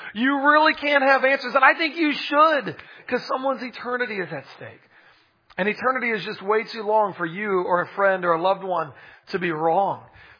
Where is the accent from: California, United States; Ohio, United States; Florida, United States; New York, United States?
Florida, United States; Pensacola; I am from Pensacola, Florida. Pensacola is all the way up in the panhandle, so it's just underneath Alabama.